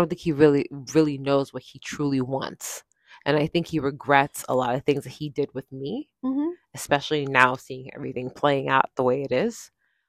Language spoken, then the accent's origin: English; United States; because I'm an American.